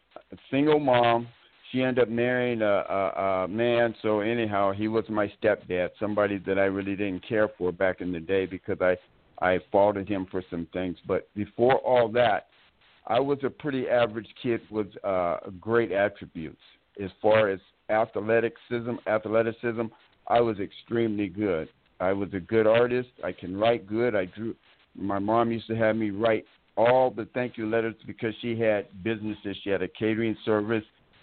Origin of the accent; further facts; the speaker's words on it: Seattle, Washington, United States; now in Coupeville, United States; I'm from Seattle, Washington, but now I reside on Whidbey Island. Coopville's the city. I was born in 1955.